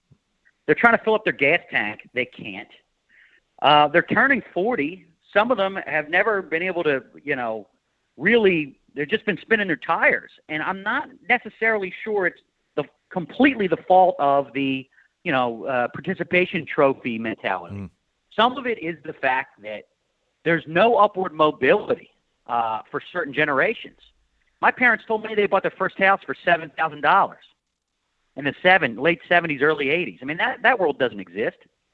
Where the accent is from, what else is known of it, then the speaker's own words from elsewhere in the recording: Pennsylvania, United States; Now, I'm from Pennsylvania. I don't know if there is one there, but I'll have to check on that.